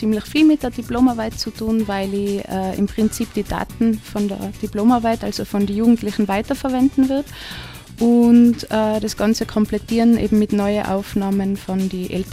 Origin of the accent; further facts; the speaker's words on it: Absam, Tyrol, Austria; ich spreche jetzt nicht richtig Delfer Mundart, weil ich in Absam reden gelernt habe